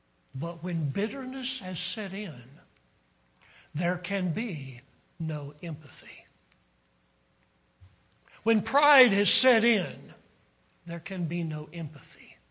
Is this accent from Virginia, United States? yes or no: yes; Richmond, Virginia, United States; I grew up in Virginia the majority of my childhood, and living in Virginia, Virginia history is taught in school